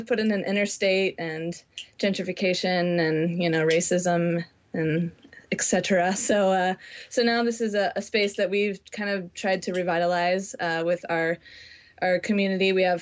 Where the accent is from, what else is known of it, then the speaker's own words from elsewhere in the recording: Florida, United States; now in Nashville, United States; Yeah, I'm from Florida originally, okay. So I guess the southeast.